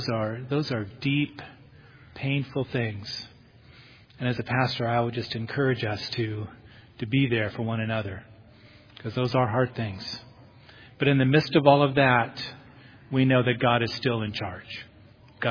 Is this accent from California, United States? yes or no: yes; California, United States; now in Boise, United States; when my wife and I moved to Boise 3 years ago from California, so I have to admit that I am from California.